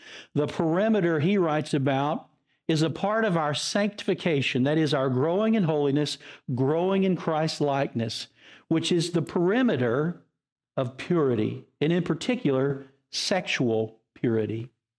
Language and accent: English; Idaho, United States; These reserves are like the large tracts of wilderness in my home state of Idaho.